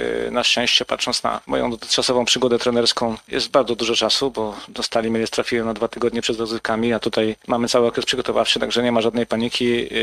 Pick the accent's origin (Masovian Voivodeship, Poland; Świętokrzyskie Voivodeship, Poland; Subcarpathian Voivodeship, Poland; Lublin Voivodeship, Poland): Masovian Voivodeship, Poland; Płock; born there; ja również urodziłem się w Płocku